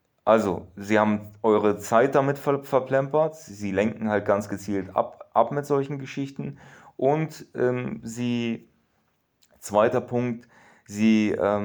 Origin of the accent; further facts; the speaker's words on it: Berlin, Germany; Ich bin in Berlin aufgewachsen. Ich war schon mit 13, 14 bei Silvester auf der Straße in Neukölln.